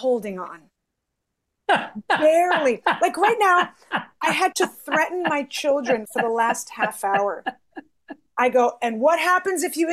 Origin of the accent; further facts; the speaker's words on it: San Francisco, California, United States; And then I grew up in San Francisco. I mean, legally, you have to have 5 Asian friends.